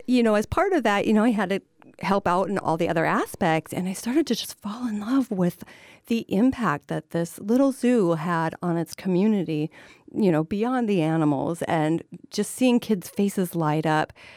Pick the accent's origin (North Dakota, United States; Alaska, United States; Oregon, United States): North Dakota, United States; No, I'm from North Dakota.